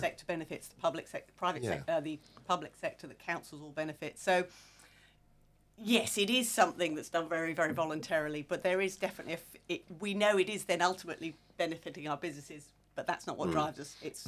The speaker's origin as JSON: {"language": "English", "town": "Cambridge", "region": "East of England", "country": "United Kingdom", "tie": "born there", "said": "So I was born in Cambridge, but we really were up there for, my family happened to be up there for a heartbeat."}